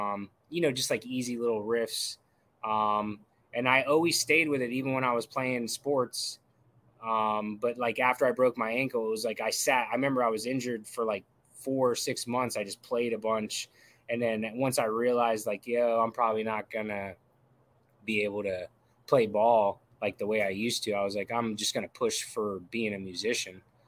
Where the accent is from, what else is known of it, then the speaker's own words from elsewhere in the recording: Florida, United States; I'm from Brevard County. I actually still live there. It was way better back in the day, I'd have to say.